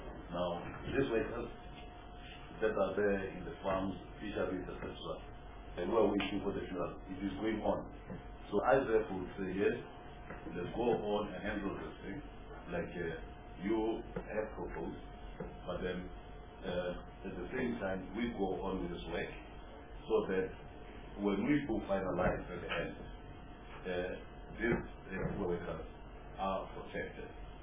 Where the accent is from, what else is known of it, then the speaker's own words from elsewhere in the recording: South Africa; Yes, as a South African, these are not people from outside who are simply, on top of taking the job, etc.